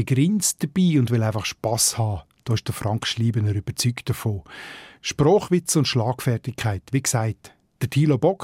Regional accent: Switzerland; bei uns in der Schweiz, wo man ganz selbstverständlich Dialekt redet.

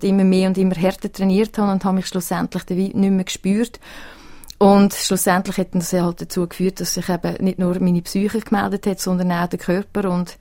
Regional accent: Switzerland; wenn wir als Schweizer mal denken, was sind unsere Grundsportarten?

